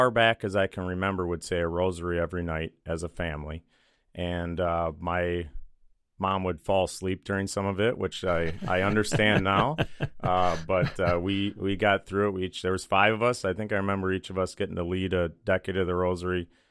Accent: St. Paul, Minnesota, United States; Born and raised in St. Paul, Minnesota. two brothers and two sisters.

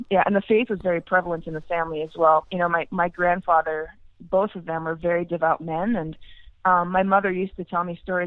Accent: Maine, United States; Yes, I'm from Maine, and you know, Maine's a very large state, and I'm from a beautiful area up in northern Maine. It's called the St. John Valley

